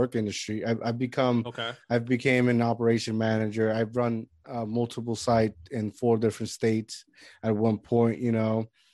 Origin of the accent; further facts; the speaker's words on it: Puerto Rico; now in United States; although I'm an American, but I grew up in Puerto Rico in a place that was like poverty.